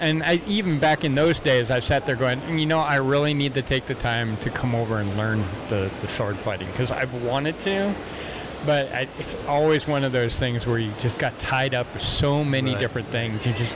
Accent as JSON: {"language": "English", "region": "Nova Scotia", "country": "Canada", "tie": "born or raised there", "said": "I was raised in Nova Scotia, Canada."}